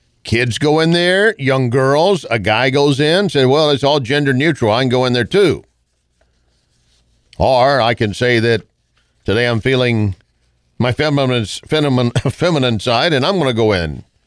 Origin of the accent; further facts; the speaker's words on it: Austin, Texas, United States; It exists even in my home state of Texas and the city of my birth, Austin, turning so blue I wouldn't recognize it.